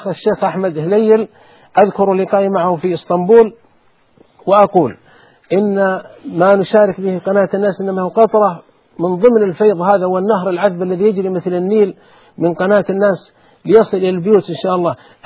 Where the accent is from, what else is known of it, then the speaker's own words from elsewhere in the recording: Saudi Arabia; عندنا في السعودية يقول